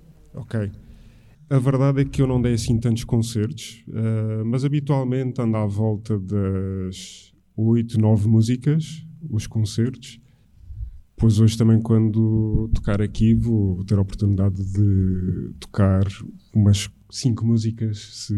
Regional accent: Madeira, Portugal; also born or lived in Venezuela; Nasci na Venezuela. Os meus pais são madeirenses, mas o meu pai, muito cedo, foi viver para a Venezuela. Quando tinha 5 anos, fui para a Madeira.

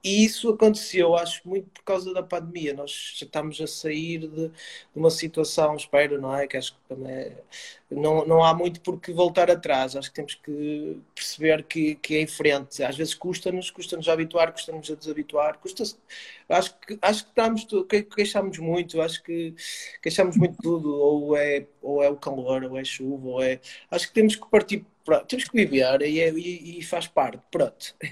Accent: Barcelos, Norte, Portugal; É pertíssimo, eu sou natural de Barcelos, portanto é igual, é minho.

